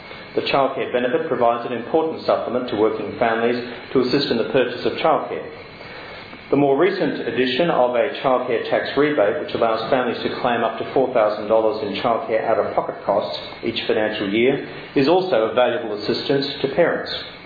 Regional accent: Queensland, Australia; In my home state of Queensland

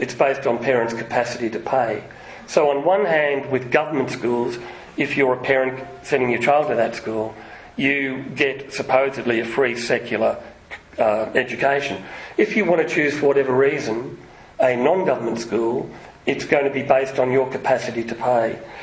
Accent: Melbourne, Victoria, Australia; where I'm from Melbourne

